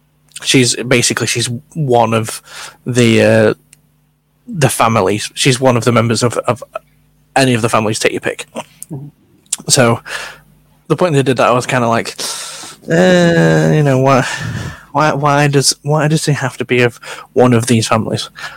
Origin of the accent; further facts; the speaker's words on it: United Kingdom; definitely as a British person, I know her personally.